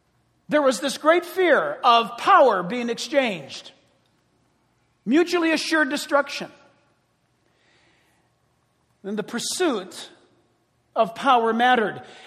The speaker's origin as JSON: {"language": "English", "town": "San Diego", "region": "California", "country": "United States", "tie": "born or raised there", "also_born_or_lived": "Orange County", "said": "I grew up in San Diego and in Orange County."}